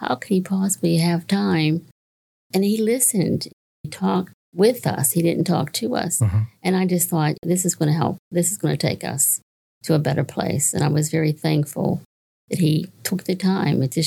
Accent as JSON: {"language": "English", "region": "Pennsylvania", "country": "United States", "said": "I was from Pennsylvania, so I really didn't know the EAPs down in South Carolina."}